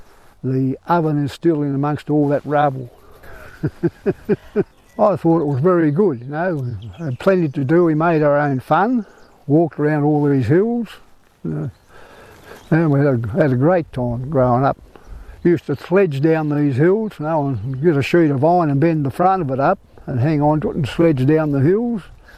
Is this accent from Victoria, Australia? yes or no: no; Gormanston, Tasmania, Australia; now in Queenstown, Australia; I'm originally from Gormanston, 27 years here before I got married and I had to move down to Queenstown.